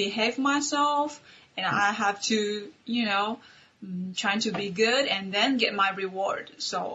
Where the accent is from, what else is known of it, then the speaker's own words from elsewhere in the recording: China; English is a second language; I'm from China.